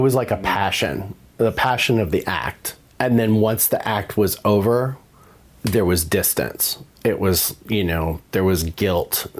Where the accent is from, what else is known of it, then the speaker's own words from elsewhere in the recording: San Diego, California, United States; I'm 46. I grew up in San Diego. I was born and raised there.